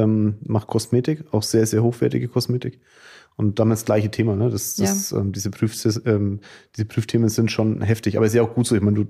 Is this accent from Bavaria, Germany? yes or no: yes; Bavaria, Germany; Ich bin Franke, ich übertreibe immer grundsätzlich